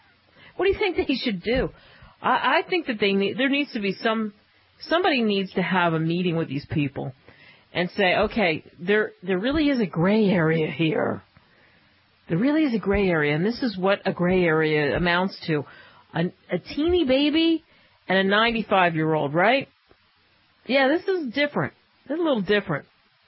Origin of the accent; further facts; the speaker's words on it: Philadelphia, Pennsylvania, United States; I mentioned that story where I was a reporter in Nebraska, and because I grew up in Philadelphia